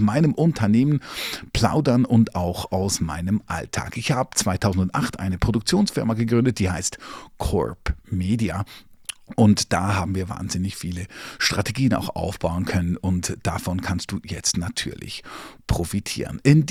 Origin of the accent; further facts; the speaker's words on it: Zurich, Switzerland; ich komme aus Zürich, habe hier lange beim Radio gearbeitet